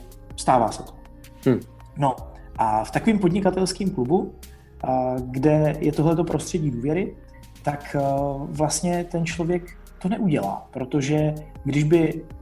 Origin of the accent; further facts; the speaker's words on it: Brno, South Moravian Region, Czechia; born there; pořídil jsem licenci pro svoje rodné město Brno